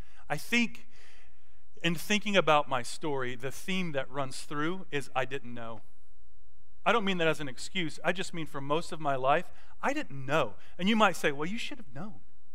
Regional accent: Greenville, South Carolina, United States; also born or lived in Atlanta; I'm a Southern boy. I was born in Atlanta, and we moved to Greenville when I was young, before 5 years old, and I've lived here my whole life. So I love the South.

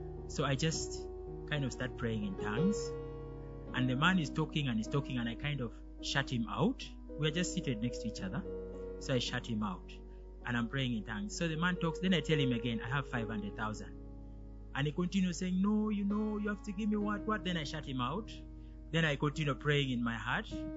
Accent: Gulu, Northern Region, Uganda; I'm from Gulu.

